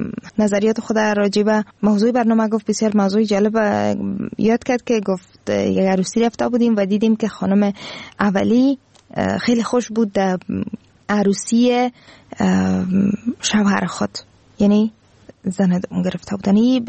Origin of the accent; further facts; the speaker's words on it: Afghanistan; همه ما افغان هستیم